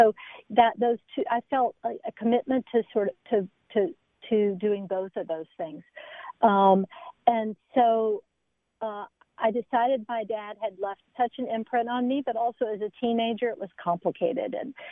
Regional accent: Memphis, Tennessee, United States; when I say we, I mean … we grew up in Memphis.

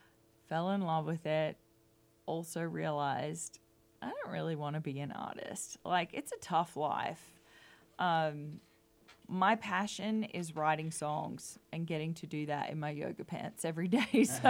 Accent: Australia; moved away as an adult; now in Nashville, United States; I grew up in the talent quest scene in Australia, so I've been in competitions singing since I was 12, actually 11. And came to Nashville

